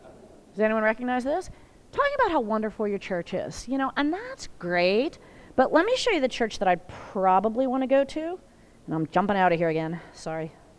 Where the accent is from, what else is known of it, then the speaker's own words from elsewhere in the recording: Pennsylvania, United States; Again, I'm from Western Pennsylvania.